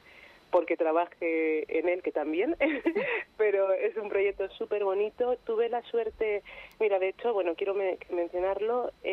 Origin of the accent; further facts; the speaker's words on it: Spain; estoy yo como española